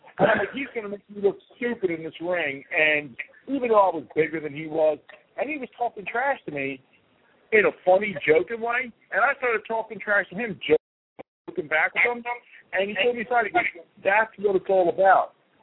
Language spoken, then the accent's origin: English; Philadelphia, Pennsylvania, United States; I growing up in Philadelphia, you know, obviously, you know, you get used to watching all the Rocky movies and everything